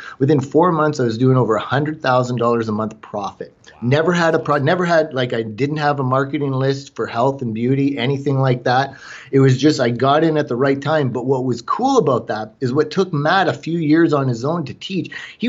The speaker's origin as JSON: {"language": "English", "country": "Canada", "accent": "Canadian", "said": "Forgive my Canadian accent. I might pronounce it different occasionally."}